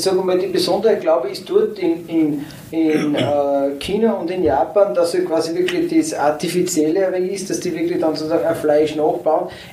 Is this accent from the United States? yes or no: no; Upper Austria, Austria; Ich bin einfach ein sehr verbundener Mühlviertel und ich war eigentlich jedes Wochenende da. Ich habe am Donnerstag aus Wien weg.